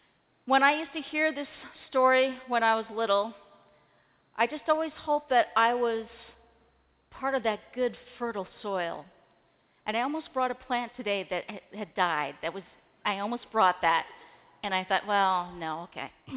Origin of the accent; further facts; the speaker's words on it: Long Island, New York, United States; also born or lived in Adirondacks; And as I said, I first started growing up in Long Island. And then we moved up to the Adirondacks. I'm kind of an all-around New Yorker at this point, up near Lake George, the other side of the Adirondacks there.